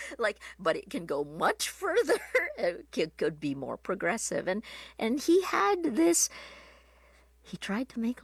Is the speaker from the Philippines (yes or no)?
yes; Philippines; as a Filipino, of course I'll say yes.